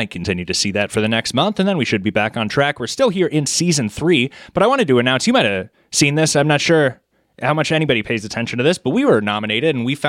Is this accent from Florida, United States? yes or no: no; Manhattan, Kansas, United States; I am from Manhattan, Kansas, so I guess that counts.